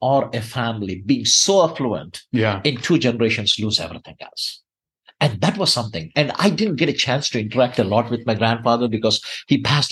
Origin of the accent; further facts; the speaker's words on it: Miryalaguda, Telangana, India; I was born and raised in India in a small town basically called Miryalgada, where my grandfather was a business person.